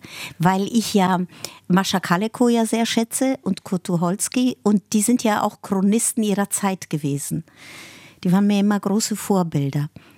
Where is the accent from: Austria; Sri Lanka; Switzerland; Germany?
Germany; Berlin; Ich hätte auch sagen können, deutsche Jüdin, aber ich finde, ich bin eine Berliner Jüdin